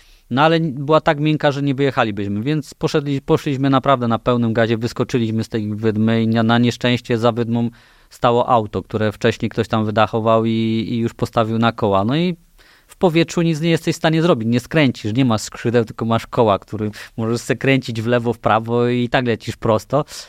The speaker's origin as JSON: {"language": "Polish", "region": "mountains", "country": "Poland", "said": "ze względu na to, że jestem z gór"}